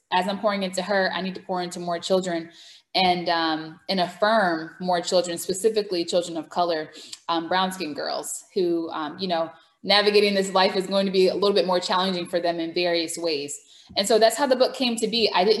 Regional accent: New York, United States; I am originally from New York, Long Island. And born and raised there, went to school up north as well in Michigan, studied abroad for a little bit, and now I live in southern Georgia.

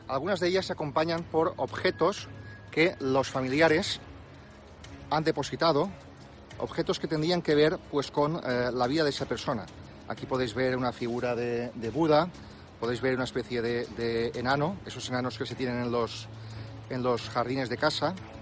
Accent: Spain; me han preguntado en la entrada pues, si era español, lógicamente mi acento me delata

